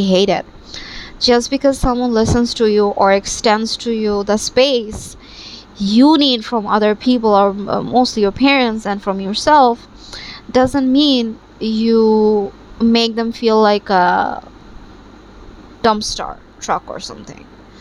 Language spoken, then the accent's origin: English; Bangladesh; So, by the way, I am from Bangladesh, but I have to talk in like American terms, like high school and middle school, because most of my viewers are from America.